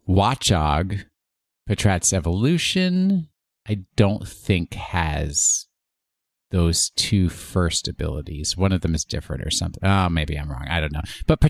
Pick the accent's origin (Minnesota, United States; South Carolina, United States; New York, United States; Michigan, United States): New York, United States; Rye; within the borders of my hometown, and town is a very specific word here, was Rye Playland